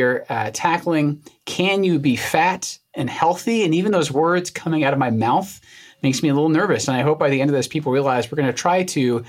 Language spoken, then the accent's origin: English; Scotland, United Kingdom; And I'm from a different island. I'm from Scotland, and we have the second worst rate of cardiovascular disease per capita of any nation on earth.